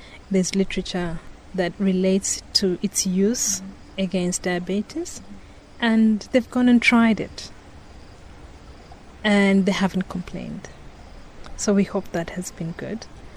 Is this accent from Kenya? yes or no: yes; Rift Valley, Kenya; And that took me back home. I come from the Rift Valley, and I've gotten a lot from the women there, from the older people there.